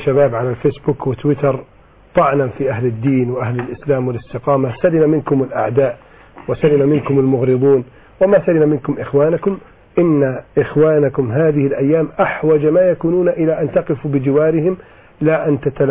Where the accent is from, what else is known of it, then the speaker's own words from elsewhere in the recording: Egypt; اللهم احفظ بلدنا مصر